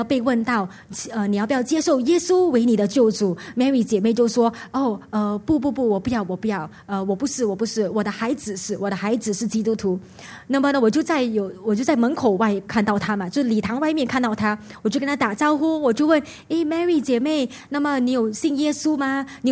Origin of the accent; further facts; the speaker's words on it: Singapore; 就在我们新加坡人现在的不差